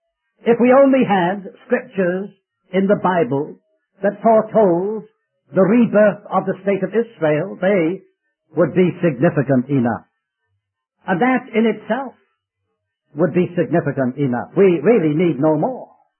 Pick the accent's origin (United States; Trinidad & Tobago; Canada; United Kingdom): United Kingdom; I remember as a boy growing up in Britain during the days of the Second World War